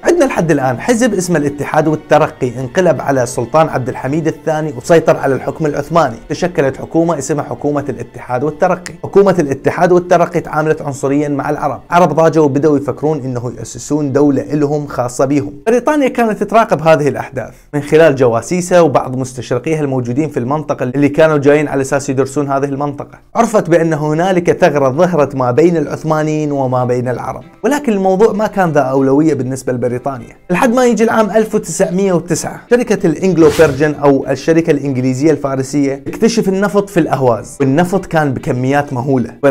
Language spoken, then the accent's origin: Arabic; Iraq; شلون إحنا عندنا بالعراق اليوم